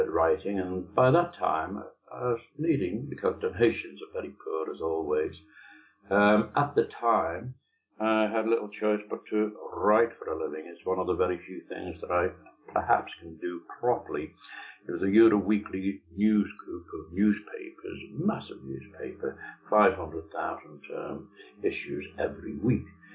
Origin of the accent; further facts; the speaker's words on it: Southport, North West England, United Kingdom; born there; I was born in Southport, a town located about 15, 20 miles away from Liverpool to avoid the bombs